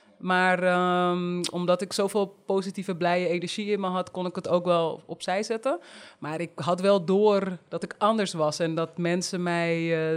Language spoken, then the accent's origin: Dutch; Uithoorn, North Holland, Netherlands; ik ben opgegroeid in Uithoorn, dus net buiten Amsterdam. En dan woonde ik in een flat, in de Monet-flat, 10 verdiepingen.